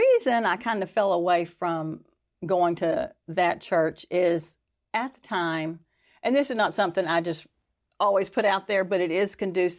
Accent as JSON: {"language": "English", "town": "Arlington", "region": "Texas", "country": "United States", "tie": "born or raised there", "lives_now": "East Texas, United States", "said": "born and raised in Arlington, it was just growing by leaps and bounds, and we wanted our kids to be where it was safer, quieter. And so we came to East Texas."}